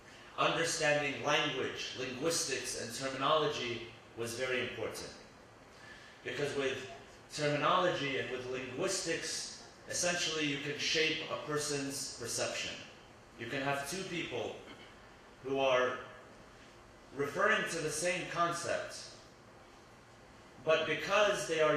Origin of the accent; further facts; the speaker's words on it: United States; Growing up in the United States post 9/11, especially growing up at a young age, and I speak from personal experience, it was a time which, for many people